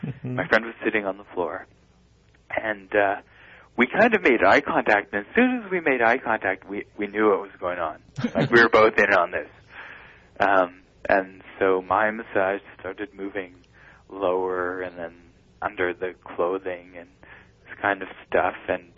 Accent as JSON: {"language": "English", "country": "Canada", "said": "I'm actually from the Great White North."}